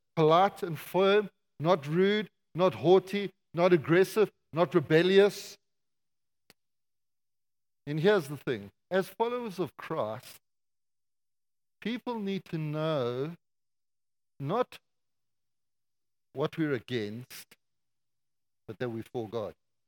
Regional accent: South Africa; Well, I grew up in South Africa.

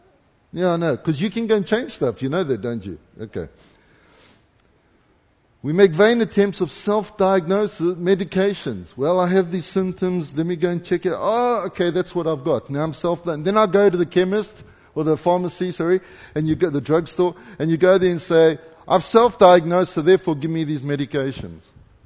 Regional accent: South Africa; Easy for me, I'm a South African. I've got the guttural thing going.

